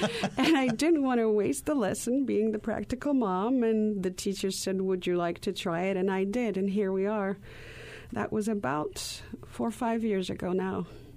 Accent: Poland; Growing up in Poland in the 70s, mm-hmm. … was huge.

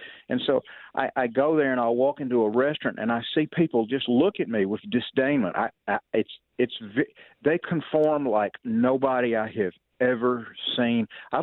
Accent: the South, United States; I grew up in the South my whole life. Family's been there for hundreds of years

